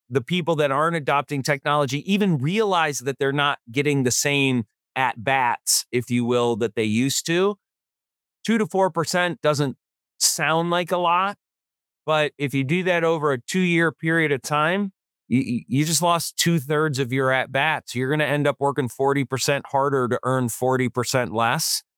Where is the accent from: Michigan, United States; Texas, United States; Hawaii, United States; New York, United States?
Michigan, United States; So I don't think they're going to stand up in the state capitals of like my home state in Lansing, Michigan